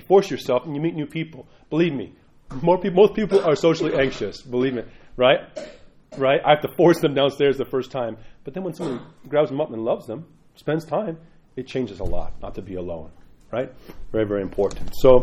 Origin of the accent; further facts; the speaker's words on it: New York, United States; I'm a New Yorker.